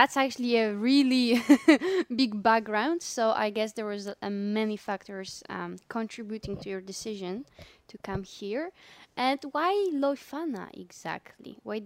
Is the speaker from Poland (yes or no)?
yes; Poland; I can't relate because I'm from Poland, so the weather is even worse, I think.